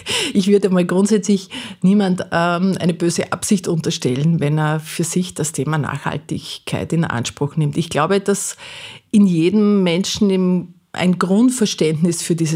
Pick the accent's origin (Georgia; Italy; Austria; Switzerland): Austria; Euratsfeld, Lower Austria; Genau, es ist ein kleiner Ort im Mostviertel.